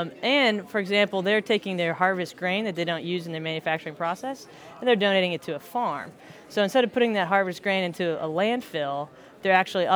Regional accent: Florida, United States; So yeah, I was born and raised in Florida. I wanted to do something totally different. Went to college in Minnesota.

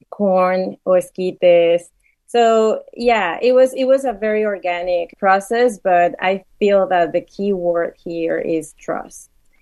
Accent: Mexico; I think growing up in Mexico and having this lived experience on my own of what it is to eat tacos, to smell them, to cook them

